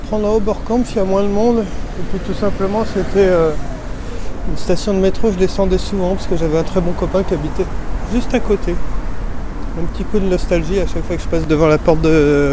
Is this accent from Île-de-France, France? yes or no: no; Nouvelle-Aquitaine, France; Quand on vient de Corrèze, les changements de station, c'est un autre univers quand même.